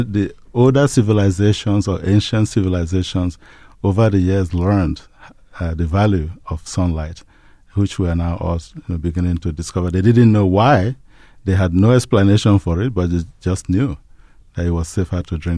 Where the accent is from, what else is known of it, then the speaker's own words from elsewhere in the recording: Nigeria; As you know, I was born and raised in Nigeria. And my research has now taken me back to my childhood.